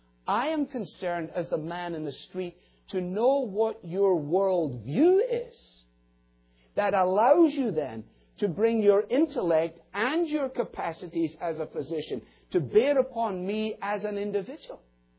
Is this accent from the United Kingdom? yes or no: yes; Scotland, United Kingdom; I was brought up in Scotland, brought up in the second half of the 20th century, born in 52